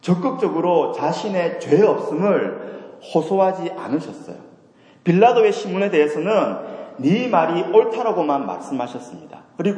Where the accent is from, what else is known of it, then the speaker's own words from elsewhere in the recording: Masan, South Gyeongsang, South Korea; accent: Gyeongsang dialect; also born or lived in Busan; 제가 경상도 말을 하고 싶어서 하는 것이 아닙니다. 제가 부산에서 자라서 그래요. 제가 마산에서 자라서 그렇습니다. 저도 서울말 하고 싶은데 할 수가 없어요.